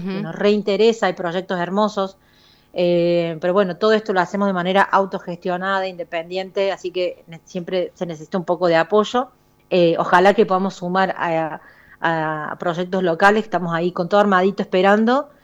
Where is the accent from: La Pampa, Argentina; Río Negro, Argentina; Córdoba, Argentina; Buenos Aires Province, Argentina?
Córdoba, Argentina; Nosotras somos cordobesas